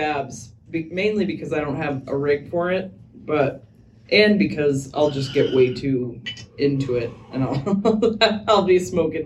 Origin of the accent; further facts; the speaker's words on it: Seattle, Washington, United States; Originally White Center, and then we moved over kind of by Lincoln Park, if anybody knows where that is. It's like a really cool park in West Seattle, right by the ferry docks.